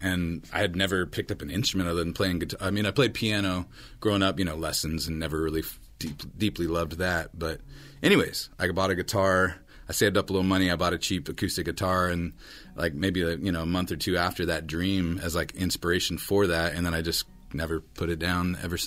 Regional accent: Sacramento, California, United States; Yeah, we're both from Sacramento.

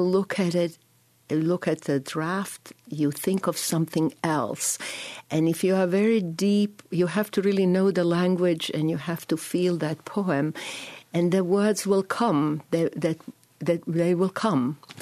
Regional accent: Chicago, Illinois, United States; In fact, I grew up in Chicago. I was looking for my roots, and they are Slavic roots.

